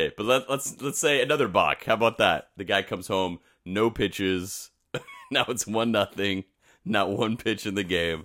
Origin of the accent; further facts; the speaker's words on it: California, United States; growing up in SoCal